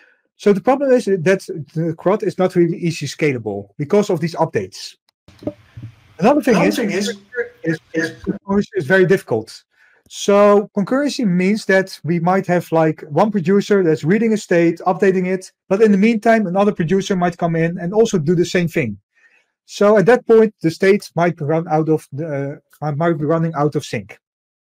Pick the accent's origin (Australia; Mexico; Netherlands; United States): Netherlands; I come from the Netherlands. I live in Rotterdam, where I work at a company called Motion 10.